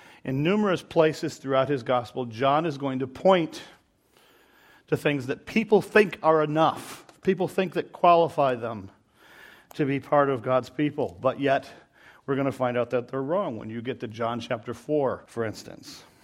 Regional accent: Ireland; One thing I love about being Irish is that we are a people who are philosophers.

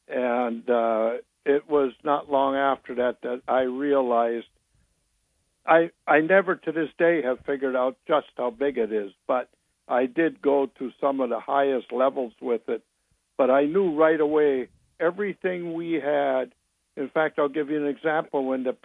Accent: Minnesota, United States; also born or lived in New York; And then when I got out, I went back to New York, and I'm originally from Minnesota, and in 1965, I became a police officer in the New York Police Department.

